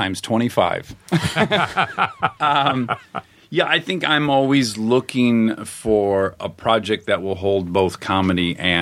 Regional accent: Detroit, Michigan, United States; Yes. I'm from Detroit. Both parents worked in the automotive industry.

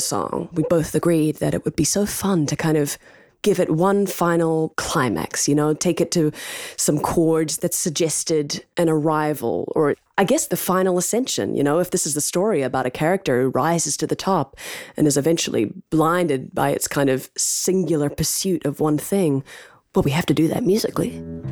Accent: New Zealand; now in United States; And as a New Zealander living in America, watching how people rise through a campaign, right?

